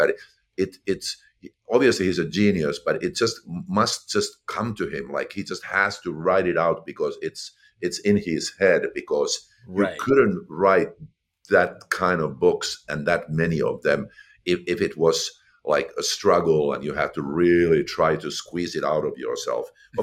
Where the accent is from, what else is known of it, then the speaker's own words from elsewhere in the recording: Finland; English is a second language; I grew up in Finland